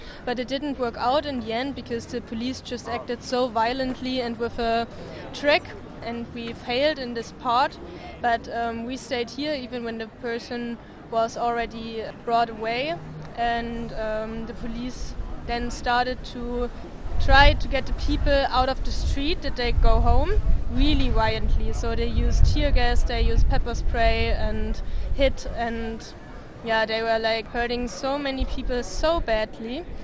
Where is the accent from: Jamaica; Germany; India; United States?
Germany; Leipzig, Saxony; I'm from Leipzig.